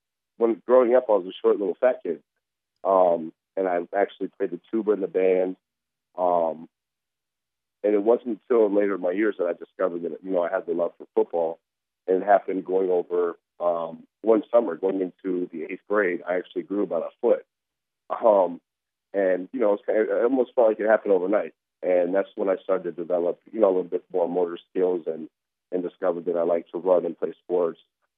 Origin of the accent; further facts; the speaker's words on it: Colorado Springs, Colorado, United States; Originally, Colorado Springs, Colorado. My dad was military, so I actually had the privilege to move around a lot, but Colorado Springs was the base of where I spent most of my time.